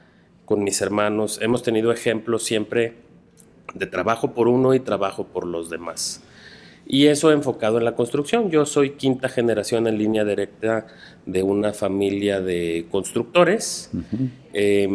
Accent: Guadalajara, Jalisco, Mexico; Pero yo soy un tapatío de una familia unida

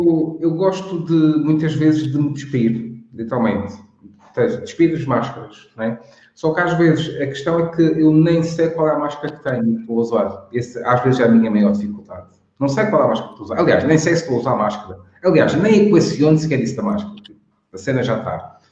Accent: Madeira, Portugal; de onde eu vim, na Madeira, pelo menos naquela zona que parecia isso

